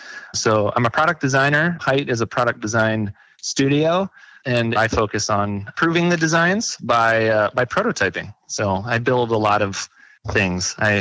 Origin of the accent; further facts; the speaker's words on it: Billings, Montana, United States; but I'm a native Montana and I'm from Billings, and so I got a good scholarship to MSU.